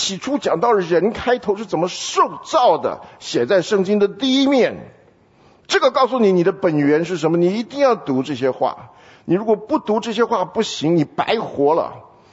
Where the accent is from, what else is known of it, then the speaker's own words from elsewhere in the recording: China; 我常常跟大家讲，我们中国人号称有5000年的历史